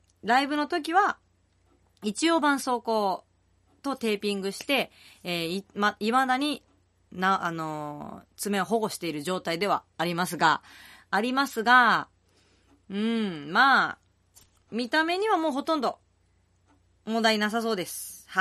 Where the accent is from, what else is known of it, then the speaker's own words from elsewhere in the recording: Setagaya, Tokyo, Japan; 私の地元でもあります、世田谷区の下北沢ガーデンで、